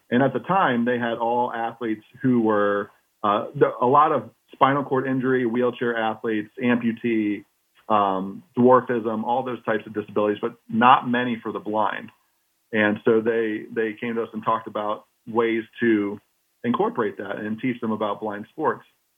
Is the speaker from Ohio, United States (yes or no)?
no; Pittsburgh, Pennsylvania, United States; I came all the way from Pittsburgh to California to do my internship for my master's degree in adaptive physical activity.